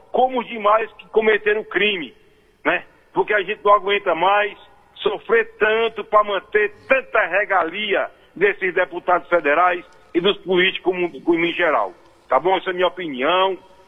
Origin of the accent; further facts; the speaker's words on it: Brazil; nós como brasileiros honrados que somos, né, precisamos sair para ganhar o pão de cada dia